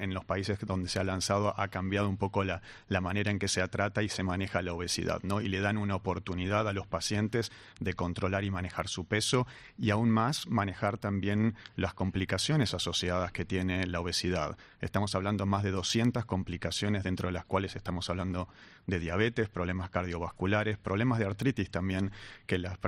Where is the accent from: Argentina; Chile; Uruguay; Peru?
Argentina; uno de los cuales es el en donde yo nací, soy argentino, capaz muchos notarán mi acento